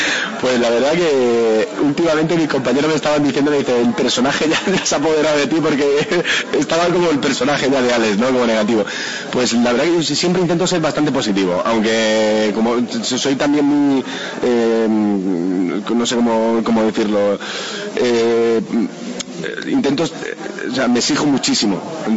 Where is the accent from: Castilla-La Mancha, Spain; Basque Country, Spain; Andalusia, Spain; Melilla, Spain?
Andalusia, Spain; Granada; now in Madrid, Spain; yo soy de Granada, ¿no? O sea, de Granada a Madrid es mi pequeña emigración.